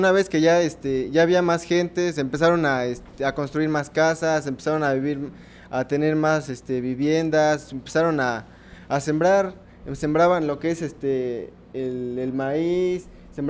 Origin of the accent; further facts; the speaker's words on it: Ecatlán, Puebla, Mexico; aquí tengo lo que es mi comunidad, que es Ecatlán. Pertenece al municipio de Jonotla. Es de la Sierra Norte del estado de Puebla.